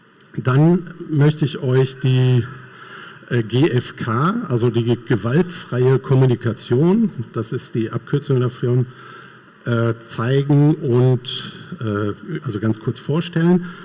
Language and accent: German; North Rhine-Westphalia, Germany; Bin Westfale und bin offiziell im Ostwestfälischen mittlerweile beheimatet, in der Nähe von Kassel, was eben nicht mehr Westfalen ist.